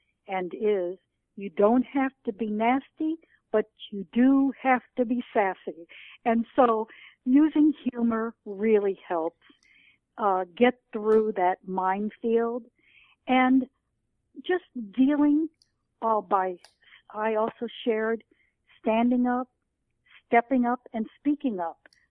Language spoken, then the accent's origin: English; Illinois, United States; now in New York, United States; But I grew up in Illinois, so I appreciate it. But it's been great fun to be an East Coaster and a New Yorker for many years